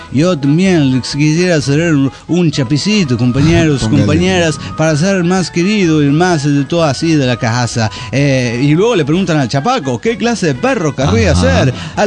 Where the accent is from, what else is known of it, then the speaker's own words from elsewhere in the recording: Lima, Peru; Soy la renegada de Lima, Perú.